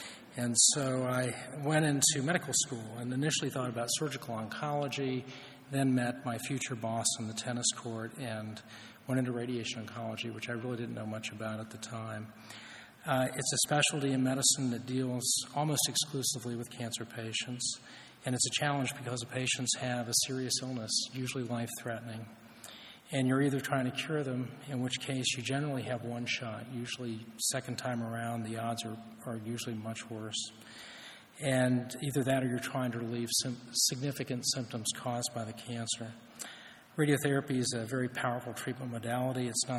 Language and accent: English; Gainesville, Florida, United States; as Dan mentioned, I grew up here in Gainesville. I actually grew up in the Presbyterian Church with Preacher Gordon